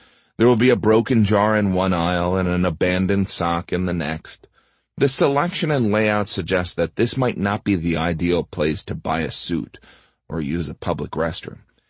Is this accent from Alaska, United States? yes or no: no; Indiana, United States; A while ago, I was back in Indiana, in my hometown, walking around the Kmart, or as we called it, the mall.